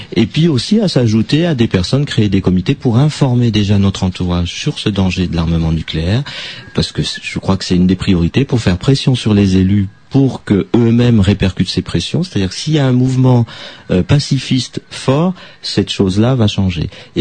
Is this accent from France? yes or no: yes; Île-de-France, France; Moi je vais parler des communes ici en Seine-Saint-Denis, enfin, parce que moi, je suis de Seine-Saint-Denis, la commune où je suis